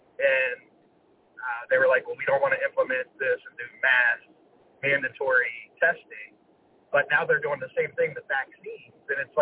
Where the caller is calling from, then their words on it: Navarre Beach, Florida, United States; I'm calling from Navarre Beach, Florida.